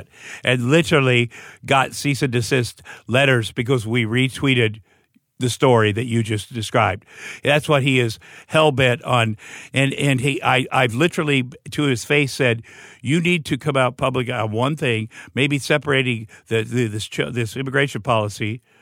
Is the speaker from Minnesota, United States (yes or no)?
no; Iowa, United States; I'm from Tumbull, Iowa. You know, I worked at a meatpacking plant for 3 years